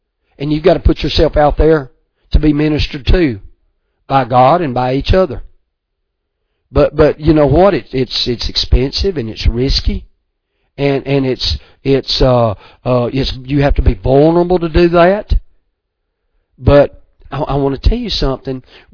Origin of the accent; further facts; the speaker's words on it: Georgia, United States; you got to realize we're from Georgia, and it's our culture.